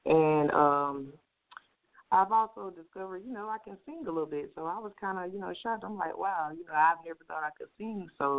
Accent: Valdosta, Georgia, United States; also born or lived in Atlanta, Georgia; I'm from a little town by the name of Valdosta, Georgia. It's right before you get to the Florida line. So, yeah. But I grew up partly in Valdosta, and I moved up here to Atlanta and graduated from high school.

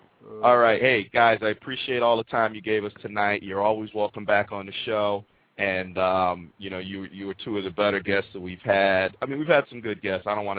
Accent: Bristol, Connecticut, United States; See, I grew up in Bristol, Connecticut, home of ESPN.

